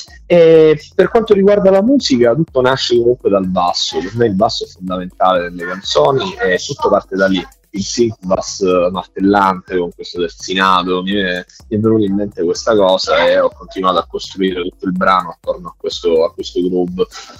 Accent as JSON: {"language": "Italian", "town": "Messina", "region": "Sicily", "country": "Italy", "said": "Noi siamo di Messina, siamo siciliani"}